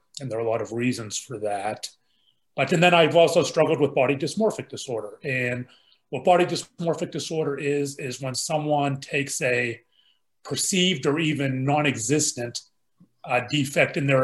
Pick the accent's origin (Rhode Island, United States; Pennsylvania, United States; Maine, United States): Pennsylvania, United States; Pittsburgh; now in Dallas, United States; I live in Dallas, Texas, non-practicing lawyer. I no longer practice. I grew up in Pittsburgh, PA.